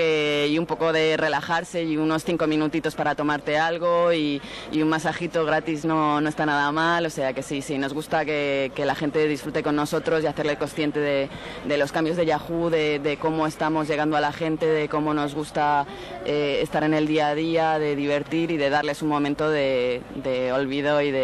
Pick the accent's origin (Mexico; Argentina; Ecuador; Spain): Spain; yo soy de un pueblo del norte